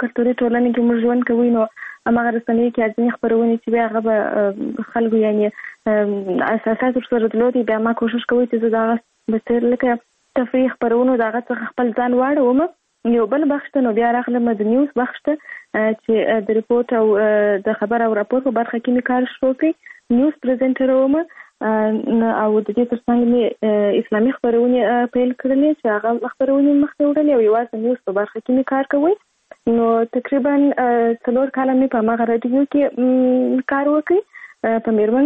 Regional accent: Kandahar, Afghanistan; born there; زه په کندهار ولایت کې زیږیدلې یم او اوس فعلا په کندهار ولایت کې اوسېږم.

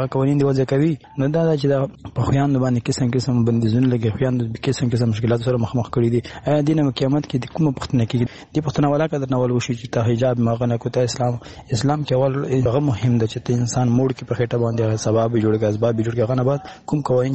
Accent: Afghanistan; now in United Arab Emirates; له عربی متحده امارات نه. زه د یو افغان په حیث

